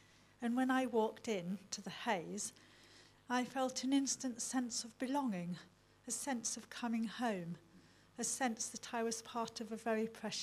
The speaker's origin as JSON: {"language": "English", "town": "Derby", "region": "East Midlands", "country": "United Kingdom", "tie": "born or raised there", "said": "in my hometown of Derby, just down the road."}